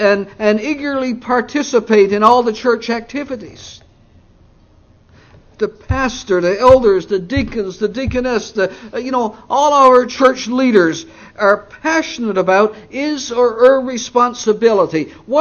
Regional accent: Canada; Growing up in Canada, that's our national game up there

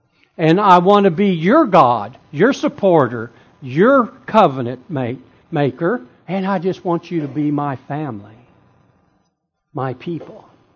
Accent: Texas, United States; I'm from Texas. So I get very easily confused.

